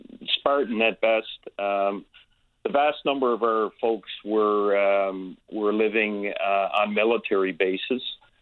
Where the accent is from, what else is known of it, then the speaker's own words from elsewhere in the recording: St. John's, Newfoundland and Labrador, Canada; also born or lived in Toronto; I was born in Buckins, and that's where my mom and dad met, and after a short stint there, we moved briefly to Toronto, and then my dad decided to come back to St. John's, So we moved back to St. John's.